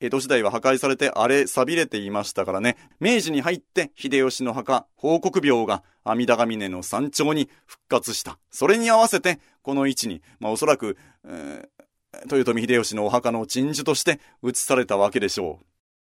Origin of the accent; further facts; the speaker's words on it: Kumamoto, Japan; 私の故郷熊本にも、